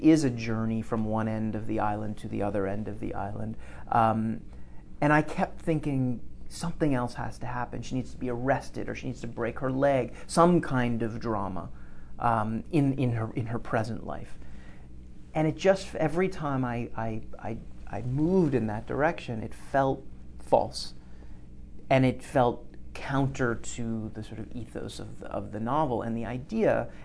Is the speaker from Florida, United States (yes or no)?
no; Los Angeles, California, United States; also born or lived in Paris, France; I grew up in Los Angeles, where part of my childhood was in LA, and I was always surrounded by immigrants, and then later lived in Paris